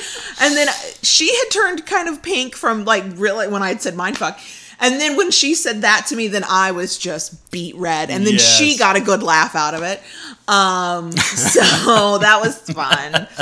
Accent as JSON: {"language": "English", "region": "Florida", "country": "United States", "said": "we're from Tampa Bay area, but we're going to be going to Ocala and we'll make this our home place"}